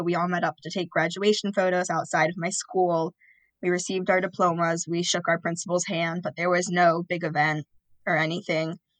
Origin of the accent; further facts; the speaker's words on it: Maryland, United States; And like I said, I'm from Maryland, so I certainly did not qualify as a tri-state area.